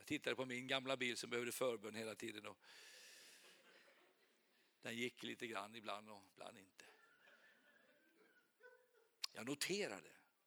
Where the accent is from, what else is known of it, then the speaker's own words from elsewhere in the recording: Sweden; Men jag är svensk. Jag har varit i Ukraina och har mycket.